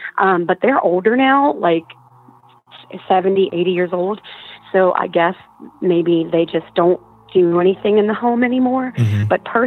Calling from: New Orleans, Louisiana, United States; I'm calling from the New Orleans area.

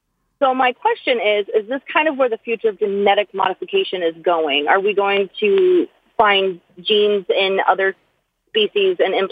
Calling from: Indianapolis, Indiana, United States; I am from Indianapolis, Indiana.

